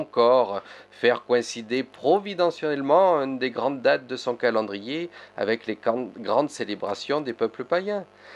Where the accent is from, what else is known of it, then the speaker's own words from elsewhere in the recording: Nouvelle-Aquitaine, France; Et puis que dire, chez nous en Limousin des cadeaux?